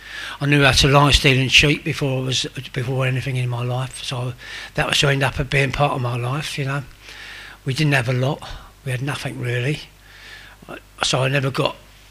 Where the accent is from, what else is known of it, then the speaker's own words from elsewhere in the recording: London, United Kingdom; born there; I was born in West London, you know, my parents were Irish. They came over here after the war, they both lost brothers in the war, and I was born in London in 1952, the 4th of April 1952.